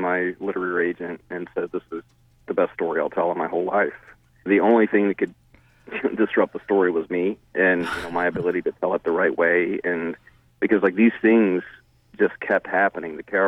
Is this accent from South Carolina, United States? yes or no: yes; South Carolina, United States; I'm from the South, but a very different South in South Carolina.